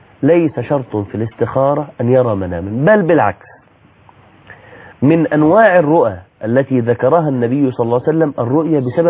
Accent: Egypt; الخطوة التي بعد ذلك عندنا على الأقل عندنا في مصر، نقول هنقرأ الفتحة

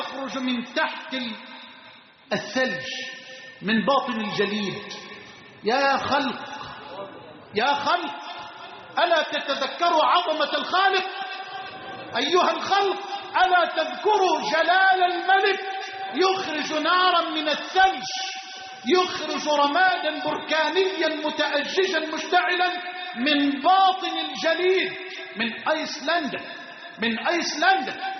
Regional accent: Egypt

